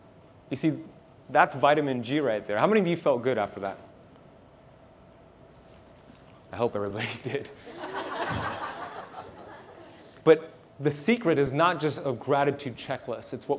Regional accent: Miami, Florida, United States; I'm from Miami.

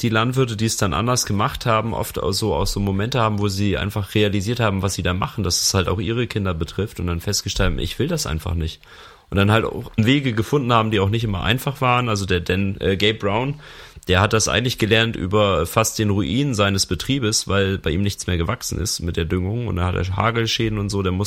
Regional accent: Bremen, Germany; ich komme aus Norddeutschland, ich bin ja eigentlich Bremer Jung. Und in meiner Kindheit gab es da noch ganz, ganz viel Weiden

